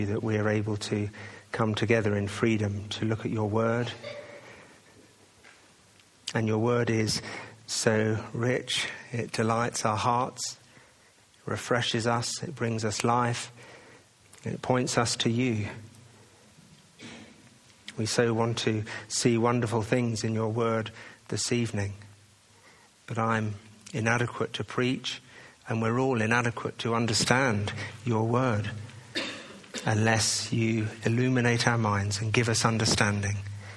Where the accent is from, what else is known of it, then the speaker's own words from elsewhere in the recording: England, United Kingdom; Well, you know now that I'm from England.